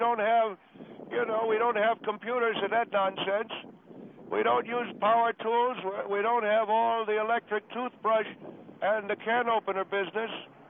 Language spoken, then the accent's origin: English; Manhattan, Kansas, United States; I grew up in Manhattan, Kansas, Mr. Henry, and it would get hot as the fires of hell in Manhattan, Kansas in the 30s and 40s in the summertime.